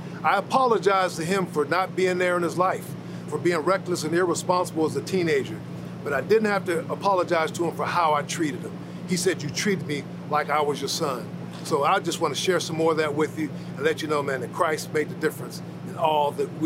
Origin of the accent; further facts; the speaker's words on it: Youngstown, Ohio, United States; I'm from Youngstown, Ohio. I grew up there, got married, have a wife.